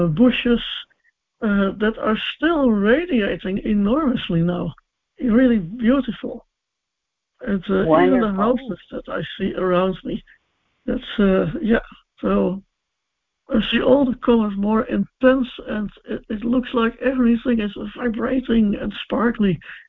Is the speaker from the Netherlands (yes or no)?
yes; Netherlands; I'm from the Netherlands.